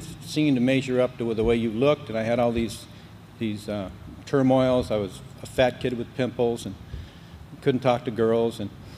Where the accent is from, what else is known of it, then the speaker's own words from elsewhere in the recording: Compton, California, United States; born there; now in Las Vegas, United States; I was born in Compton, California. Yeah. And I kind of went downhill from there. Then we moved to here, to Las Vegas, really.